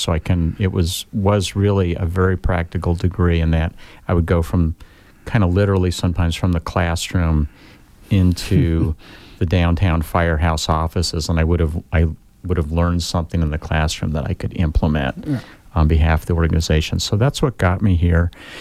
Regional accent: New York, United States; now in Bloomington, United States; And so I grew up in New York, a small town not too far from New York City, and came to IU having never visited Bloomington prior to coming here

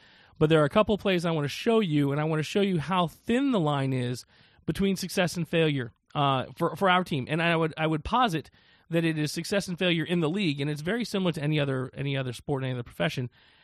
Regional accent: Tampa, Florida, United States; oh, are you from Tampa? Yeah, I'm from Tampa. And you came up to watch the game? No, I came up to Charlotte just by happenstance.

